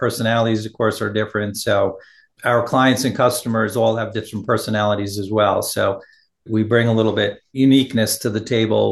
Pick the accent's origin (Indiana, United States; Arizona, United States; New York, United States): New York, United States; Huntington; now in Hamptons, United States; I'm originally from Huntington, from Up Island, as they refer to. And I've been in the Hamptons for about 35 years.